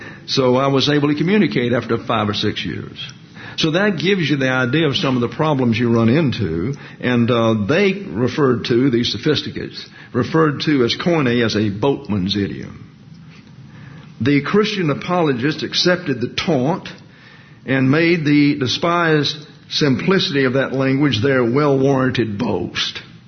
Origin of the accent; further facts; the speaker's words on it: the South, United States; I'm from the South, and when I first came here, no one could understand me.